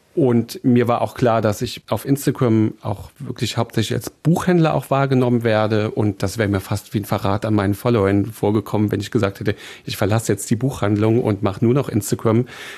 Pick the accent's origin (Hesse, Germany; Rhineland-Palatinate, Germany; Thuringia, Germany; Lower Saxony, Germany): Rhineland-Palatinate, Germany; Trier; ich komme halt aus Trier Nord. Ich war der Erste in meiner Familie, der ein Abitur gemacht hat.